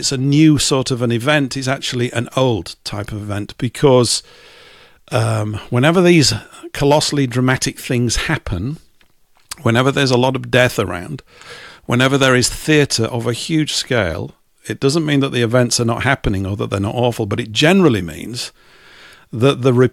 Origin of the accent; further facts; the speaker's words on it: England, United Kingdom; Being English, I talk about it too